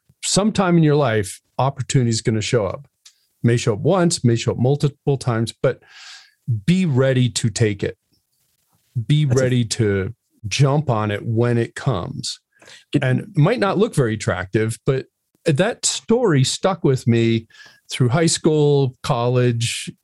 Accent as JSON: {"language": "English", "region": "Connecticut", "country": "United States", "tie": "born or raised there", "said": "I grew up in Connecticut, and my first job that I had, I delivered newspapers."}